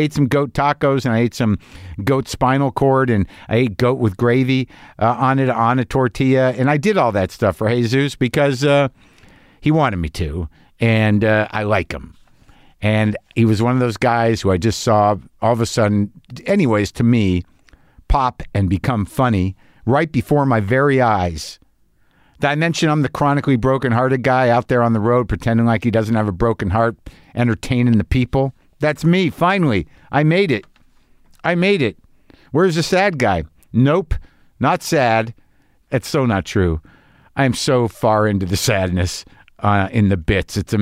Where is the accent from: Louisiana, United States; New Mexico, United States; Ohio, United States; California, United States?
New Mexico, United States; I guess it's because I grew up in New Mexico.